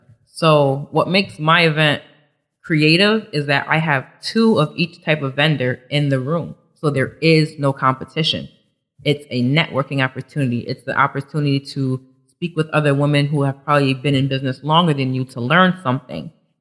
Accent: Bloomfield, Connecticut, United States; now in Windsor Locks, United States; Well, I am from Bloomfield, Connecticut.

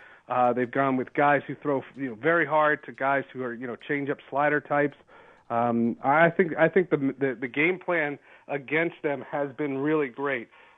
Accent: New Jersey, United States; I'm from New Jersey. I can place a legal bet, but I don't have skin in the game.

